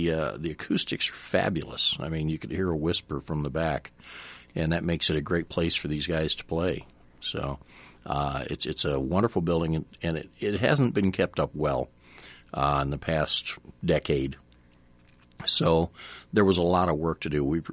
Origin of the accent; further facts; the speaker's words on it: Ankeny, Iowa, United States; kind of like I grew up in Ankeny when it was very small.